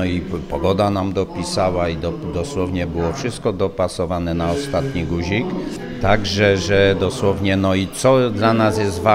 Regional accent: Nowy Targ, Lesser Poland, Poland; No górole z Nowego Targu, z Płoć Samyczkich, Tater.

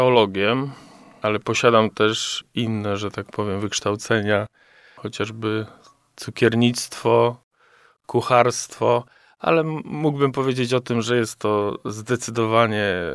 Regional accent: Kalisz, Greater Poland Voivodeship, Poland; moved away as an adult; Tak, urodziłem się w Kaliszu. Tutaj oczywiście szkoła podstawowa, później szkoła średnia. No i później, że tak powiem, wyjechałem do Poznania na studia teologiczne.

